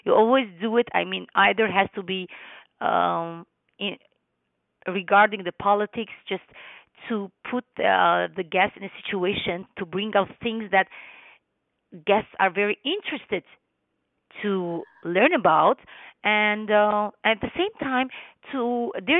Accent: Lebanon; born there; first language Armenian; English is a second language; English is my fourth language. I speak Armenian, which is my mother tongue, because I am the granddaughter of Armenian genocide survivors, and I was born in Lebanon, and I was born and I started speaking Armenian and listening Armenian from my parents.

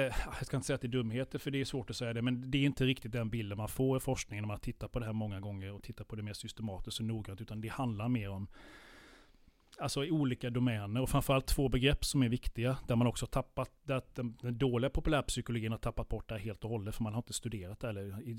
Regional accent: Halland County, Sweden; jag är man, jag är liksom hallänning

